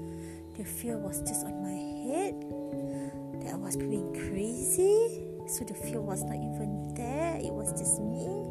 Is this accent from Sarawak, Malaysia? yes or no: no; Kuala Lumpur, Malaysia; English is a second language; I'm from Malaysia, KL, Malaysia.